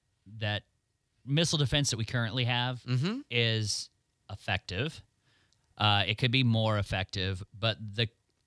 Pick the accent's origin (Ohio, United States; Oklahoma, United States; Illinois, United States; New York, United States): Oklahoma, United States; Oklahoma City; I grew up in Oklahoma City